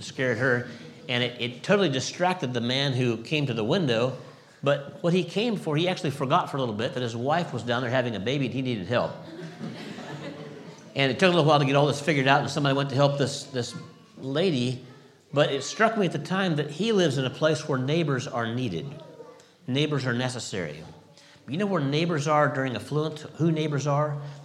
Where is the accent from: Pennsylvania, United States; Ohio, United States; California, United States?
California, United States; I grew up in California in a time of plenty, I would say.